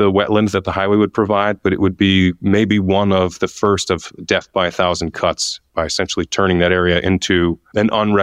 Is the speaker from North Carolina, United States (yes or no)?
no; Massachusetts, United States; I'm not Mexican, I'm Portuguese. I come from Massachusetts